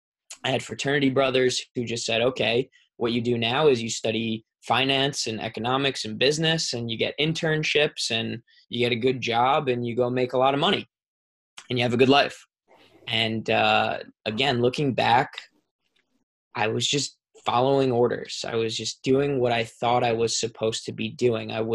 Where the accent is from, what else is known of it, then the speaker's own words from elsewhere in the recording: New York, United States; So I was, like I said, growing up on Long Island, and I was a kid who was just going through the motions.